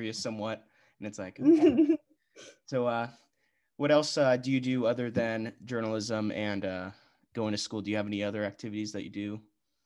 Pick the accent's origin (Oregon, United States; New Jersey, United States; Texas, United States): Oregon, United States; Portland; moved away as an adult; now in Bend, United States; 'cause I'm not from Bend. I grew up in Portland and I moved out here this year for